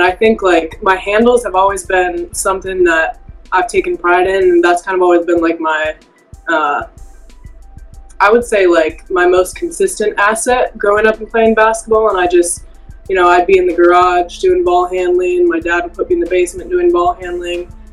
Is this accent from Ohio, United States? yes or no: yes; Ohio, United States; so my brother and I were raised in Ohio, but grew up around the Madison campus